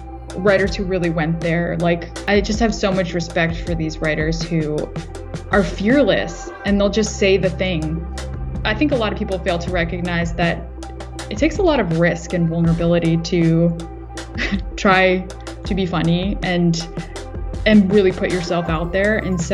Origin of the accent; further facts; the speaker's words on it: Toronto, Ontario, Canada; moved away as an adult; now in Los Angeles, United States; I had moved to LA in, I think, 2014. I moved to LA from Toronto. And, you know, as an immigrant, had to have a job.